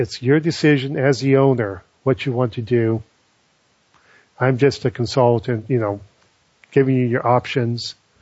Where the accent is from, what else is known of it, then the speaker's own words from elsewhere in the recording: Scotland, United Kingdom; I'm Scottish, I believe that you shouldn't do anything where you lose money.